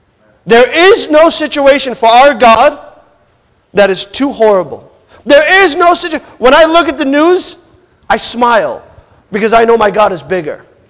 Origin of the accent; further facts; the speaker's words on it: Newark, New Jersey, United States; Listen, I'm from Newark.